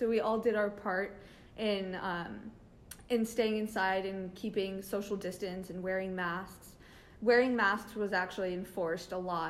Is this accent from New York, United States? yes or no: no; Reading, Connecticut, United States; I'm a freshman at Northeastern University studying behavioral neuroscience, and I'm from Reading, Connecticut.